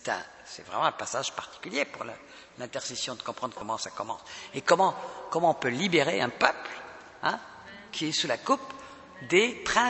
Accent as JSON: {"language": "French", "region": "Brittany", "country": "France", "said": "L'esprit breton, moi je suis breton, j'ai besoin d'être libéré de l'esprit breton."}